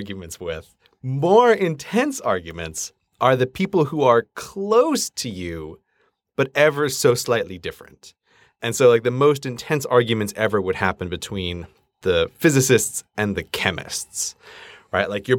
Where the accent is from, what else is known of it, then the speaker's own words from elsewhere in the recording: New York, United States; so I grew up in New York. And so obviously the East Coast of the United States is the best coast of the United States, because that's where I'm from.